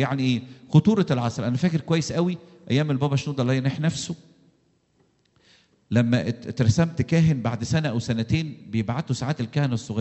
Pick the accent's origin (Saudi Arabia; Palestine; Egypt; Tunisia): Egypt; moved away; ولما حتى إحنا اتنقلنا من مصر وجينا هنا بحسب إيماننا وبحسب تعليم الكتاب، إحنا ما جيناش هنا صدفة، أو ما بقناش مسيحيين في مصر صدفة، أو ما انتميناش للكنيسة القبطية صدفة